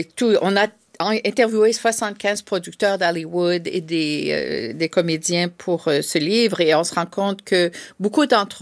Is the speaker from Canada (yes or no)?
yes; Ontario, Canada; je suis canadienne, comme vous pouvez l'entendre. Et 2 heures au nord d'Ottawa, où j'ai grandi, il y a des Premières Nations.